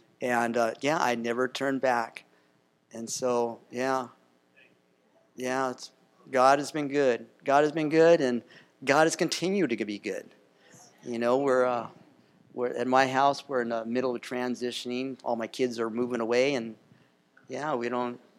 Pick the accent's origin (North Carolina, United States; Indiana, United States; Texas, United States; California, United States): California, United States; Los Angeles; Well, we grew up in the Watts riots, 1966 or something like that. I was like, you know, fourth grade.